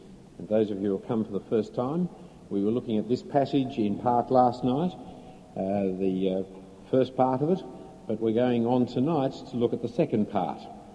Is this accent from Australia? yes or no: yes; Australia; We thank you for the freedom we enjoy as Australian citizens